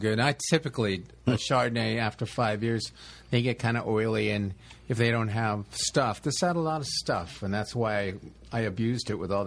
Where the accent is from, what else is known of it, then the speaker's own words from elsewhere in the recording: Dry Creek, California, United States; Well, we're at the end of Dry Creek Valley, and we grew up in Dry Creek.